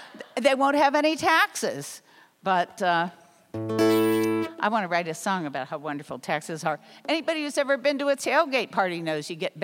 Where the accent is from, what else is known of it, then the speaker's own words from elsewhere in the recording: Pittsburgh, Pennsylvania, United States; I came here from Pittsburgh, Pennsylvania. I heard your governor's worse than ours.